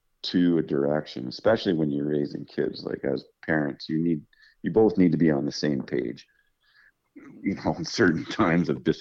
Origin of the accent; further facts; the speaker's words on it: Oliver, British Columbia, Canada; I grew up in Oliver and Seuss on their dad's orchard.